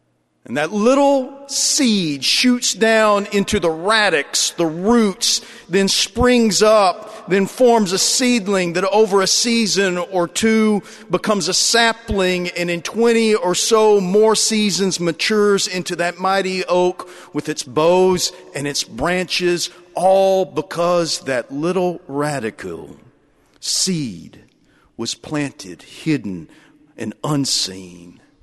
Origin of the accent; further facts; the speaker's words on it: Lubbock, Texas, United States; I'm from Lubbock. You know, we say that all of our trees are right where we want them to be because we had to plant them.